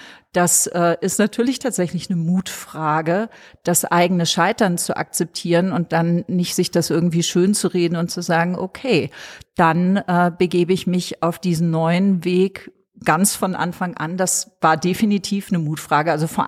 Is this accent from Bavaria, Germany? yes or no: no; Hamburg, Germany; Ich bin aus Hamburg, ich habe auch in Hamburg vorher schon Yoga praktiziert